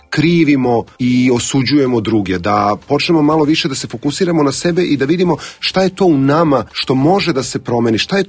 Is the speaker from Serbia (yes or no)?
yes; Serbia; ja sam iz Srbije i na mene je ova knjiga snažno uticala